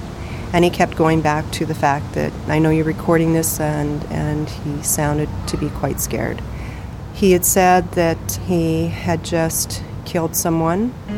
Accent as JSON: {"language": "English", "town": "Fort Churchill", "region": "Manitoba", "country": "Canada", "tie": "born or raised there", "said": "So we grew up in Fort Churchill. And then from there, worked for the government in northern Manitoba"}